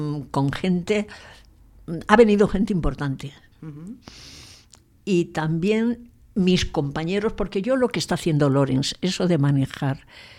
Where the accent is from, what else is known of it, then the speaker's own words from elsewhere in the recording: Soto del Real, Community of Madrid, Spain; para los que somos de Soto, pues va a ser mucha más gente que venga